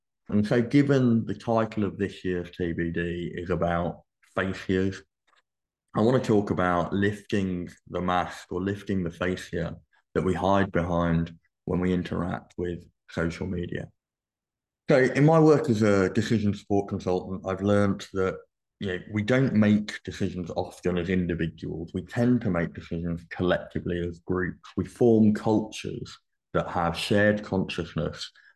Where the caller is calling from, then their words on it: Ontario, Canada; I'm dialing in from Ontario, Canada, where it's a balmy -5 degrees.